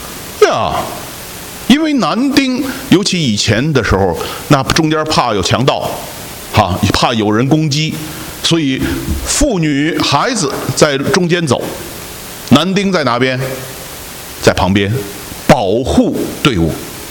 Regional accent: United States; 知道我是美国来的，那就问美国的一些事

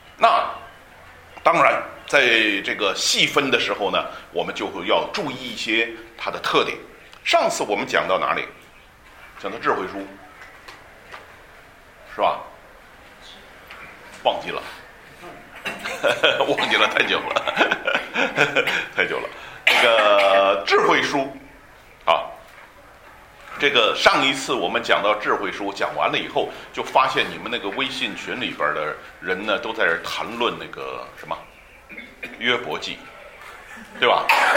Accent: China; 我也是中国人，所以我也懂得这个道理啊。

